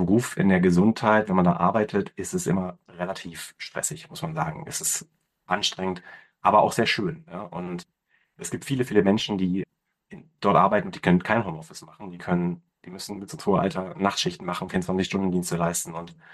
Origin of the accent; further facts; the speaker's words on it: Berlin, Germany; born there; bin geboren in Berlin, habe mein Medizinstudium in Göttingen gemacht und bin dann an die Medizinische Hochschule Hannover gegangen.